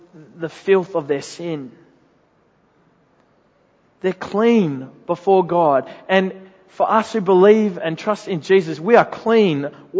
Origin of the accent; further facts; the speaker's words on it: West Pymble, New South Wales, Australia; Certainly was where I grew up in West Pimble.